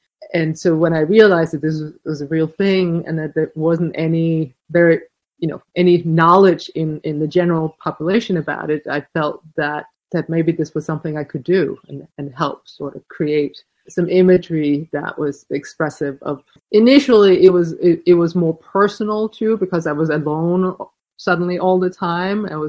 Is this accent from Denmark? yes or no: yes; Denmark; English is a second language; moved away as an adult; now in New York City, United States; I lived in New York City. I was a photographer. I was married, and I'm from Denmark. So I'd come to New York to study photography